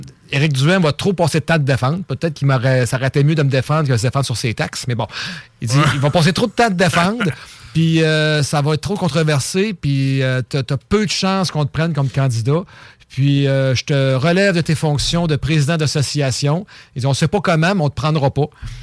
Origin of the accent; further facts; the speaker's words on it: Giffard, Quebec, Canada; Je viens de Giffard